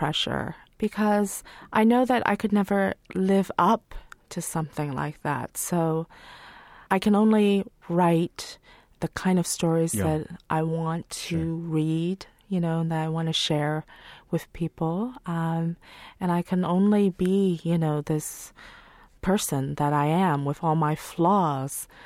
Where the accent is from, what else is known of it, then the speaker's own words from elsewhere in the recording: Boiling Springs, North Carolina, United States; also born or lived in Saigon, Vietnam; I was born in Saigon in South Vietnam, and then I was raised, you know, or I grew up in Boiling Springs, North Carolina.